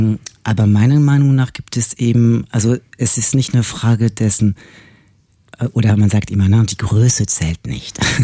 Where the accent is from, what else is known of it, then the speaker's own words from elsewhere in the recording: France; German is a second language; Als Franzose natürlich zuerst.